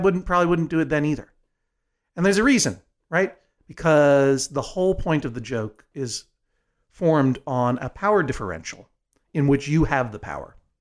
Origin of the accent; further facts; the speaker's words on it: Brookline, Massachusetts, United States; I got to go over to the bookstore to Brookline Booksmith, went to Buzz Market, my hometown bookstore.